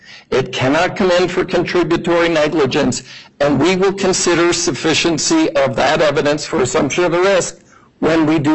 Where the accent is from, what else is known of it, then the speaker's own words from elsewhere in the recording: Philadelphia, Pennsylvania, United States; Now, I'm from Philadelphia. I don't know a lot of big words.